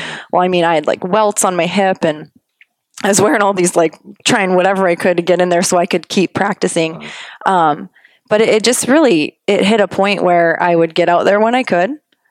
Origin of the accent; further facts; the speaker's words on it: Canada; I'm like, I'm from Canada.